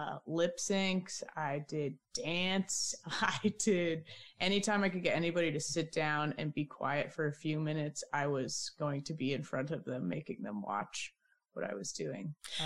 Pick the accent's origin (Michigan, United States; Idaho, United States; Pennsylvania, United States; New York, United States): Idaho, United States; I grew up in Idaho. So like I said, outside a lot.